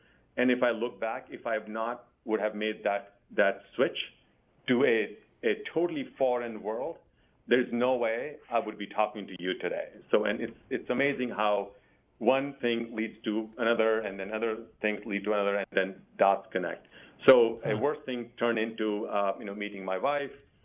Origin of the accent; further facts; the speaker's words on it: India; I grew up in India